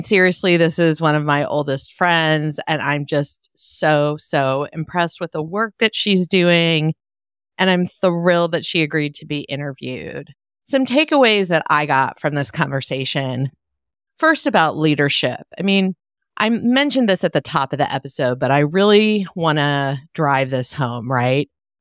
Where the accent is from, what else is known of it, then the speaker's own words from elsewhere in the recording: Kentucky, United States; this area that I grew up in Eastern Kentucky, where there's a lot of difficult situations.